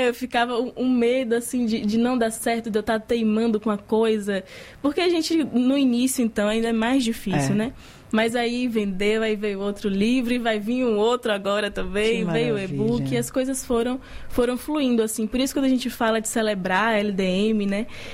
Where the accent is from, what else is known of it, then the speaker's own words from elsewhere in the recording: Esplanada, Bahia, Brazil; also born or lived in Salvador; Mas eu sou de Esplanada, no interior aqui da Bahia, né? Nasci aqui em Salvador, mas cresci lá, minha família é de lá.